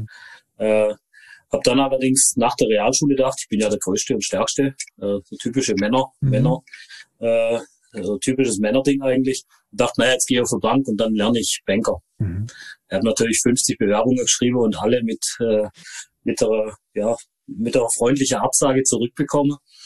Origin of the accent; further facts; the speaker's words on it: Konstanz, Baden-Württemberg, Germany; born there; ich bin in Konstanz geboren, am schönen Bodensee.